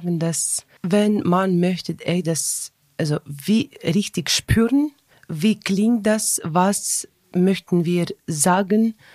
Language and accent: German; Ukraine; born there; German is a second language; also ich bin in der Ukraine also geboren.